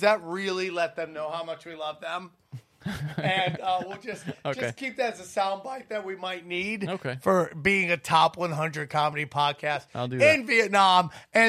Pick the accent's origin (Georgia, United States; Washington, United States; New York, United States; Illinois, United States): New York, United States; born there; I was born in Western New York.